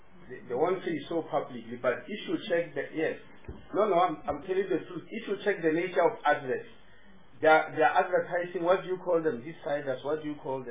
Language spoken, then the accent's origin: English; Limpopo, South Africa; I start with Movango because you know I come from Limpopo.